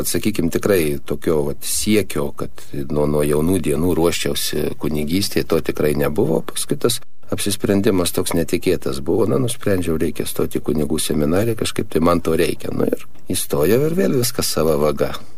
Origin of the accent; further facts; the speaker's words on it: Kaunas, Kaunas County, Lithuania; gimiau, užaugau Vilijampolėje, Kaune